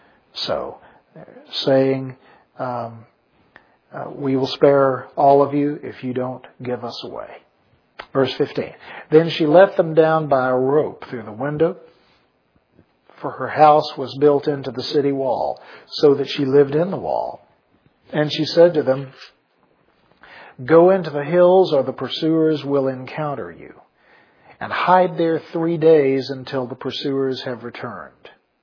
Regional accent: Texas, United States; the little bump in the road where I was raised out in Kimball County, and how it's 15 miles from Junction. It's 150 miles from Austin.

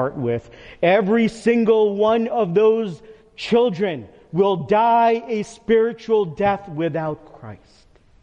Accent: New York City, New York, United States; I'm a New Yorker, and one of the best parades in New York City is St. Patrick's Day Parade.

